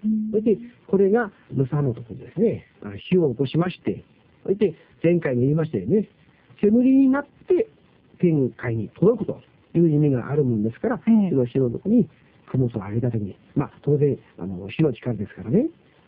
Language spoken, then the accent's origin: Japanese; Shizunai, Hokkaido, Japan; 来週からの3回は私の地元シドナイからの放送になります。